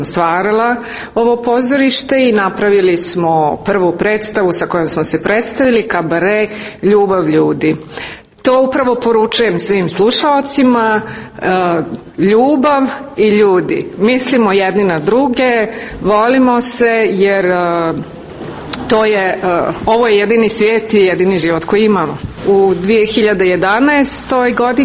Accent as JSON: {"language": "Serbian", "town": "Doboj", "region": "Republika Srpska", "country": "Bosnia & Herzegovina", "tie": "born or raised there", "said": "stvaranja pozorišta u Doboju, koji je moj rodni grad"}